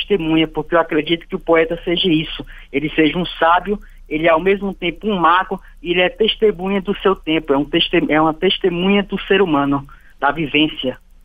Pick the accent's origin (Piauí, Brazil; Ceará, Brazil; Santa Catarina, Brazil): Piauí, Brazil; moved away as an adult; Eu saí do Piauí com 22 anos de idade. Hoje eu estou com 30.